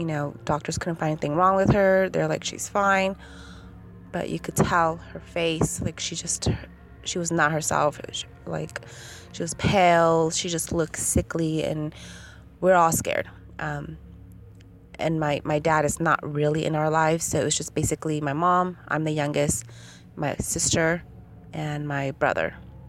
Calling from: California, United States; I'm calling from California.

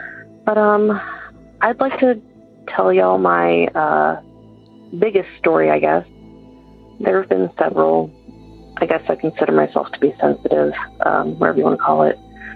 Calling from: Georgia, United States; I'm calling from Georgia.

